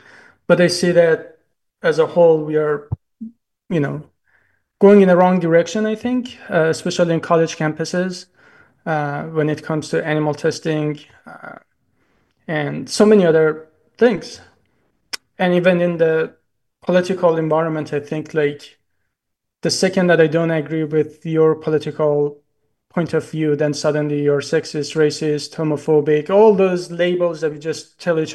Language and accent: English; Iran; English is a second language; I'm originally from Iran